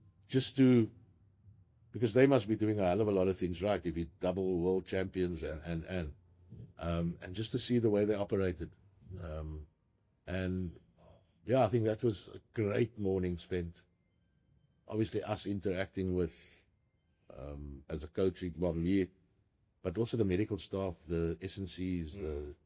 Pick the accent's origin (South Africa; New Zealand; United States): South Africa; Sport, rugby, being South African, being national coaches, creating our own reality